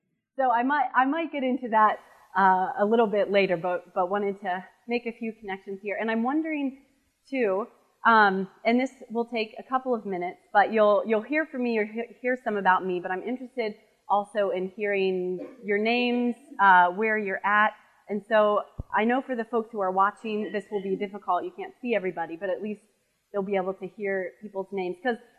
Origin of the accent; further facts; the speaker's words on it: Ohio, United States; But the church that I grew up in was in Ohio, not in a Mennonite area.